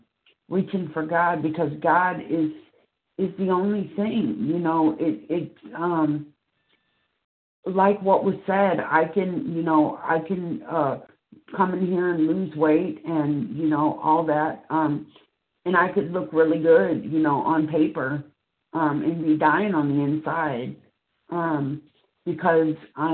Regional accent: Missouri, United States; I am from Missouri

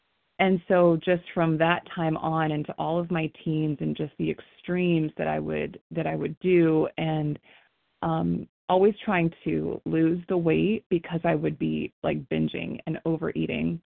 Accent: Akron, Ohio, United States; I'm from Akron, Ohio.

